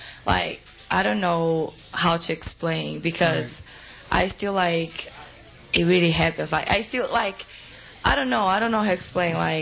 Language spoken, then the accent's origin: English; Brazil; English is a second language; Even though I come from Brazil, that's my first national, like really national tournament.